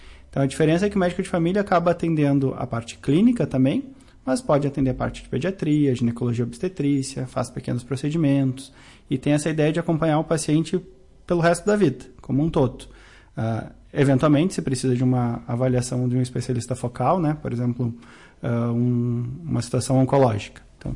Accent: São Francisco de Paula, Rio Grande do Sul, Brazil; now in Vacaria, Brazil; Sou de São Francisco de Paula, isso, correto. Aqui também no Rio Grande do Sul.

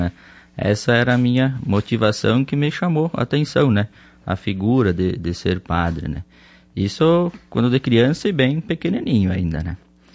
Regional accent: Marau, Rio Grande do Sul, Brazil; sou aqui de Marau, lá então do interior, né, onde eu me nasci, me criei e saí de lá para ir para o seminário. Fiquei todo o tempo então lá, desde criança, na comunidade de Santo Agostinho, lá o meu berço.

